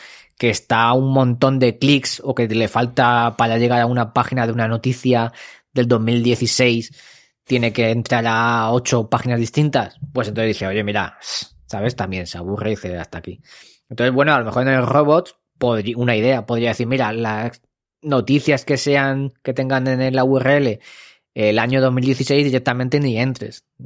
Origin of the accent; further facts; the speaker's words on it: France; accent: French; Spanish is a second language; Yo ya sabía que a Dani le molaba mi acento francés.